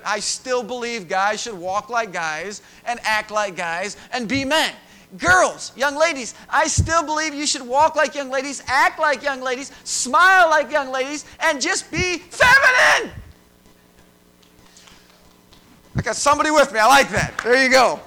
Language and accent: English; Illinois, United States; I'm from Chicagoland.